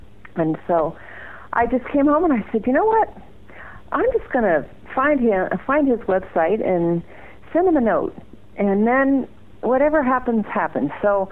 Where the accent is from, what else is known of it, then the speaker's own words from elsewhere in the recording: California, United States; I'm a songwriter from Northern California, and I really am passionate about making good records.